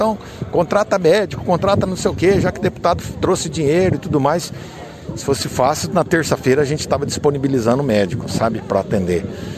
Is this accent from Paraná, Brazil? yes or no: yes; Bandeirantes, Paraná, Brazil; born there; eu sou nascido em Bandeirantes. Meu pai, com 89, é nascido em Bandeirantes, certo? Então a gente tem uma história com essa cidade. E a gente fica muito feliz, porque é aqui que eu fiz a opção de viver.